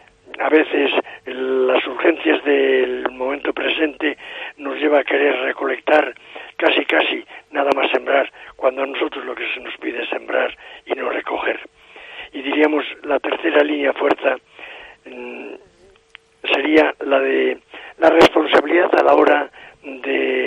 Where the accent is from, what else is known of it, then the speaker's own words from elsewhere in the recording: Cistierna, Castile and León, Spain; yo pues nací en Cisterna, de un padre que trabajaba en Ullieres de Sabero, que estuve en contacto durante mi infancia, adolescencia y demás con el sector de la minería